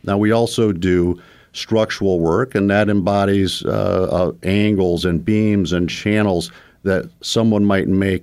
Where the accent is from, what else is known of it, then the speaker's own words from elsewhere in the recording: Hammond, United States; born there; He lived in Hammond at the time. I was born in Hammond.